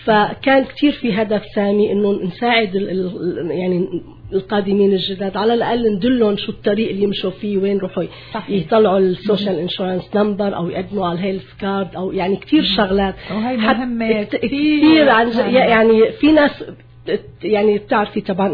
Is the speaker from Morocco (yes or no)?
no; Syria; now in Canada; نحن من سوريا